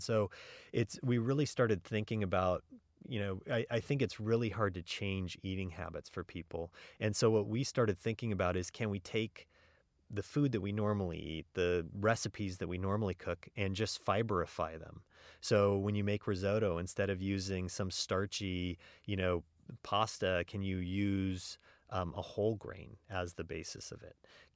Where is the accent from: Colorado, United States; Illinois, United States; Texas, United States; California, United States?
California, United States; I grew up in California and like to eat organic and you know, really like vegetables.